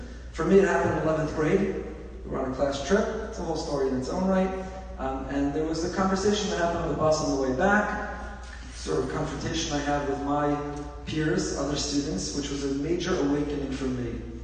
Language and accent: English; Teaneck, New Jersey, United States; I grew up in Teaneck, New Jersey.